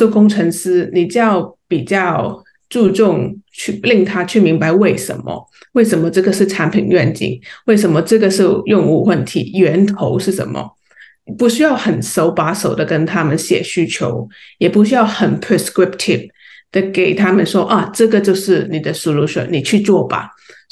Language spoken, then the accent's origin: Chinese; Hong Kong; 我在国外跟香港，其实我是来自香港的